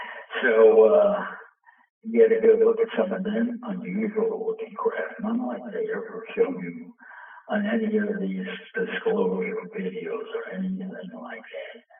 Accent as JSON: {"language": "English", "town": "New York City", "region": "New York", "country": "United States", "said": "and they put me on a sports show at 6 o'clock in the morning in Boston, and I'm from New York City."}